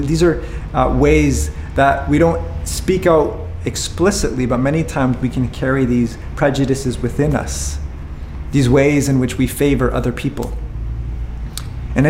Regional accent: Honduras; And so he proceeded to ask me, hey, where are you from? I told him I'm from Honduras.

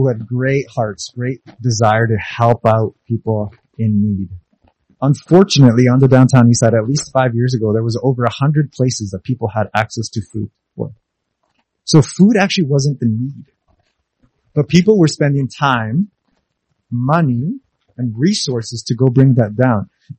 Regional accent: Honduras; We're from Honduras. We have family that are still there.

